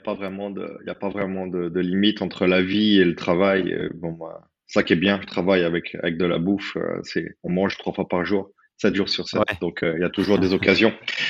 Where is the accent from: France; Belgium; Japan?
France; now in Sweden; moi je suis français, hein, j'ai le passeport français, j'ai pas de nationalité suédoise.